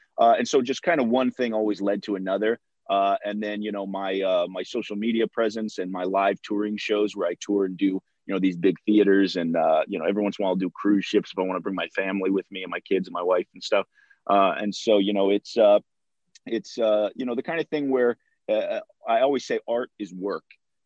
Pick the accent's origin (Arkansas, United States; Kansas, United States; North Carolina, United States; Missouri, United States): Missouri, United States; And so I'm a Midwest boy originally. So I'm from Missouri originally. We lived out in the country.